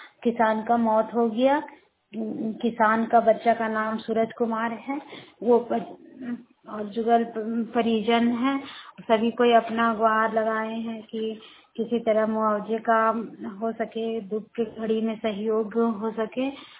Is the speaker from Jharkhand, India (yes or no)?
yes; Barkagaon, Jharkhand, India; और मैं बड़कागांव प्रखंड की रहने वाली हूँ।